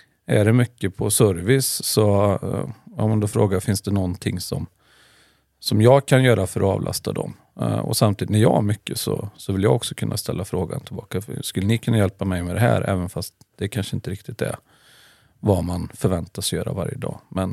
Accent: Tidaholm, Västra Götaland County, Sweden; Nej, jag är uppväxt i Tidaholm och läste samhällsekonomi på gymnasiet.

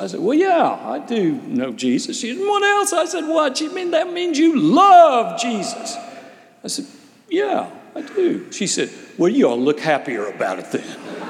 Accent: Bartlesville, Oklahoma, United States; I grew up in Bartlesville, Oklahoma, the headquarters of Phillips Petroleum Company, just north of Tulsa.

